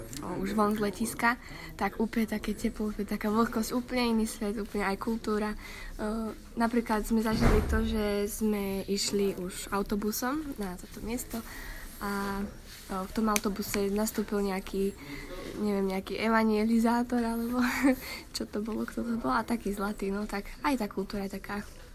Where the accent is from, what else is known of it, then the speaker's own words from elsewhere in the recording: Banská Štiavnica, Banská Bystrica Region, Slovakia; mám 19 rokov a som z Banskej Štiavnice.